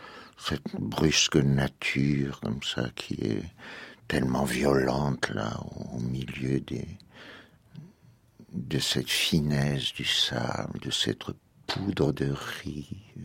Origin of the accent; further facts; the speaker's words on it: Béchar, Béchar Province, Algeria; now in Paris, France; et moi je venais de Colombéchard